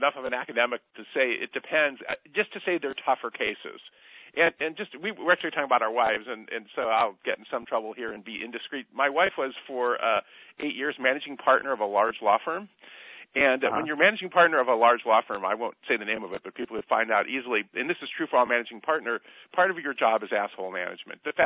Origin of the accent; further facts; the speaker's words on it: Midwest, United States; I grew up in the Midwest, but then moved out here